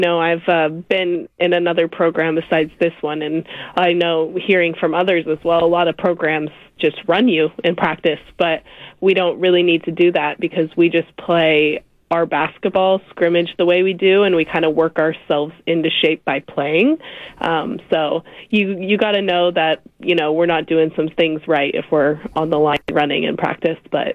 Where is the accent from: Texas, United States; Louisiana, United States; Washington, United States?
Washington, United States; Spangle; Yeah, I kind of say it's in the middle of nowhere. It's in the middle of wheat fields. You can drive through the town in about 10 seconds. yeah, not very populated.